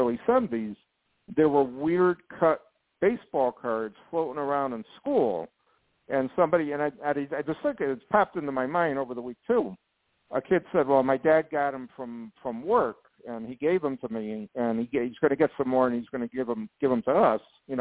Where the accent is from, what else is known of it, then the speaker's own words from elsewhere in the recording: North Branford, Connecticut, United States; I grew up in Connecticut, North Branford, Connecticut.